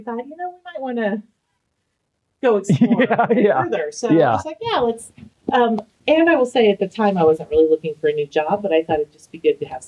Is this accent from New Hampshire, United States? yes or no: no; Nebraska, United States; now in Fort Collins, United States; So I am actually a Nebraska girl.